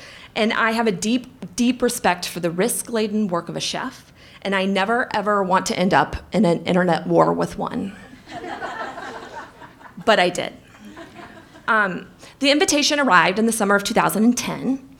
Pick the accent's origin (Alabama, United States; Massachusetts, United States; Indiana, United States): Alabama, United States; I grew up in Alabama, and much of that time was spent on the Gulf Coast and in the Alabama Delta.